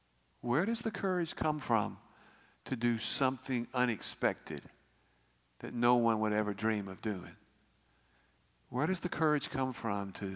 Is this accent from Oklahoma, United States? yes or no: no; Birmingham, Alabama, United States; I grew up in Birmingham, Alabama. And like I just told you, I'm from Roebuck in the eastern part of Birmingham.